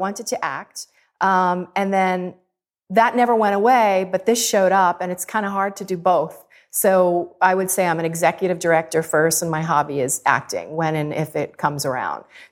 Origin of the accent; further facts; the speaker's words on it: New York City, New York, United States; I'm a New Yorker, and I still keep discovering things there